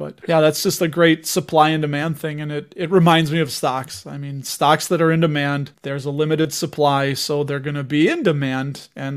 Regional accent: Chicago, Illinois, United States; just seems so damn cold up there, and that's coming from somebody from Chicago.

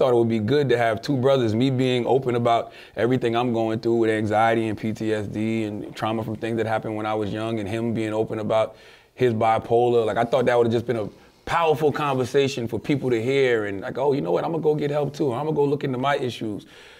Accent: Moncks Corner, South Carolina, United States; I'm from Monk's Corner, South Carolina. I've been doing radio 20 years.

